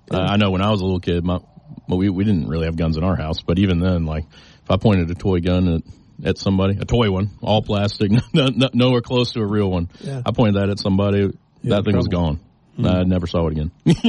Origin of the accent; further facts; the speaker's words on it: Alabama, United States; I grew up in Alabama. Everybody had their own hunting shotguns and rifles and all that.